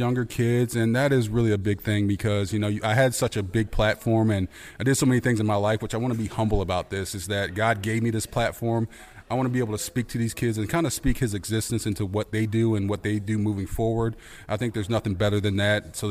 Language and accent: English; Tampa, Florida, United States; I was born and raised in Tampa